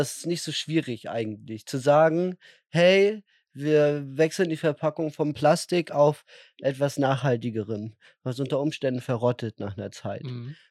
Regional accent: Malchin, Mecklenburg-Vorpommern, Germany; Nee, das würde ich in meiner Heimat in Malchin machen, würde ich das.

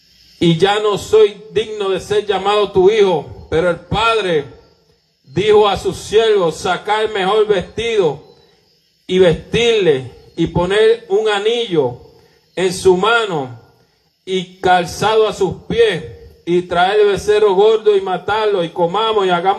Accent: Salinas, Puerto Rico; also born or lived in New York; yo nací en Nueva York y vivíamos en Nueva York, y por el asma mi mamá tuvo que mudarse a Puerto Rico y se mudó en Salinas, en el barrio Mosquito.

